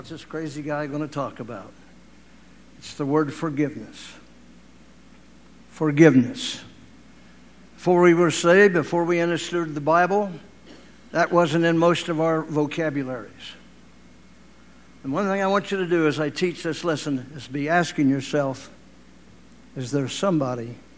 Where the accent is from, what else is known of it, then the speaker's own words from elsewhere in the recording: Ohio, United States; now in Texas, US/also=Michigan; I was from Ohio.